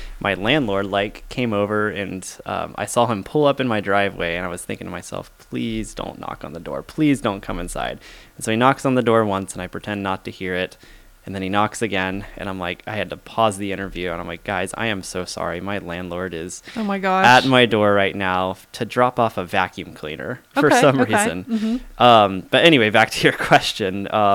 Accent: Florida, United States; moved away as an adult; I grew up in Florida. I lived there, you know, most of my life, and I was just kind of over it at that point.

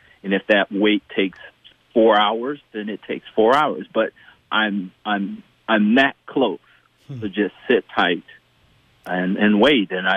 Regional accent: Columbus, Ohio, United States; I'm originally from Columbus, Ohio, and, you know, we used to do family picnics on weekends a lot of times.

